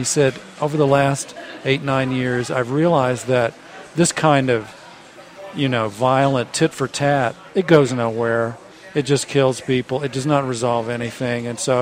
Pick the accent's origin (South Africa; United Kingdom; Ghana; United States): United States; They just know I'm an American.